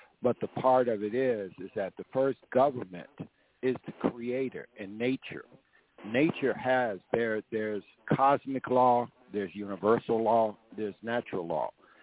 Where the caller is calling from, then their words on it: Georgia, United States; I'm calling you that I sit on these stolen lands in Georgia from the Muscogee Creek Nation.